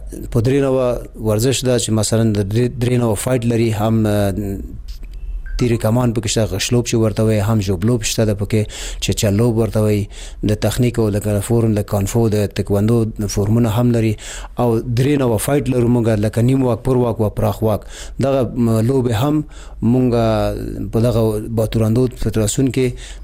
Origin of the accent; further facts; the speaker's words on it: Afghanistan; خاطره زمونږ همدغه ده چې مونږ افغانان یو، دغه افغاني لوبه لرو